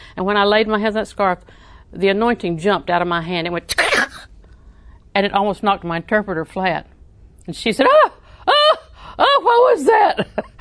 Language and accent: English; Southern United States, United States; I was raised in Southern tradition of thank you, yes, ma'am, no, ma'am.